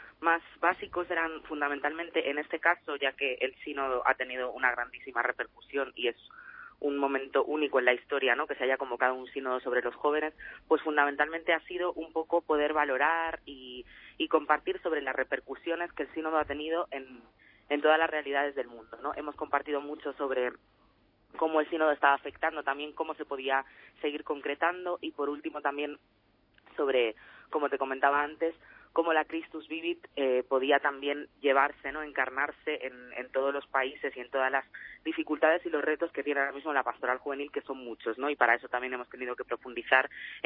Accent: Galicia, Spain; now in Madrid, Spain; Yo, en realidad, soy gallega, llevo aquí en Madrid solo unos años, y he vivido mi fe desde pequeña, gracias a mi familia.

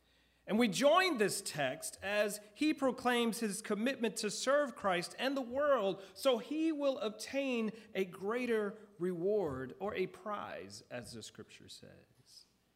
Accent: Alabama, United States; But what you need to know is that I grew up in Alabama.

